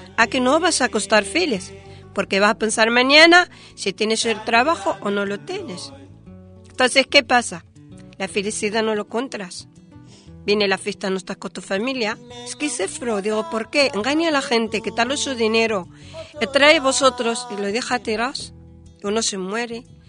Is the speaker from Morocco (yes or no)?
yes; Morocco; moved away as an adult; now in Spain; mis hijos ya son españoles. Y yo también soy española. O sea, yo soy marroquén, pero quiero decir, mi vida es aquí.